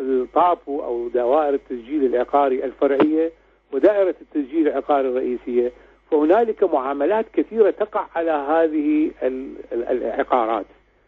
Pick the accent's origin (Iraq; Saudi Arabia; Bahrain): Iraq; استخدمت الجنسية العراقية لإثبات كوني أنا عراقي